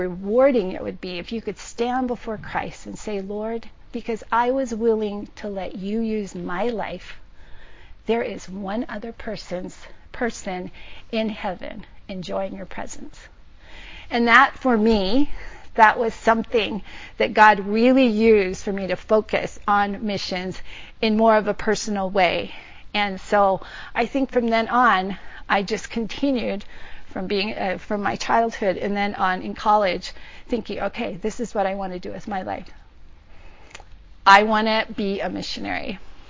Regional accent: Hawaii, United States; But I am Hawaiian, Chinese, Portuguese, and I grew up in Hawaii.

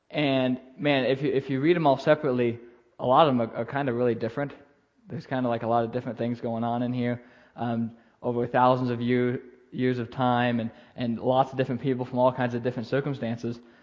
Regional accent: O'Neill, Nebraska, United States; So I grew up in Nebraska, north central Nebraska, kind of over in the O'Neill area, is usually what I tell people. Kind of around O'Neill is where I'm from.

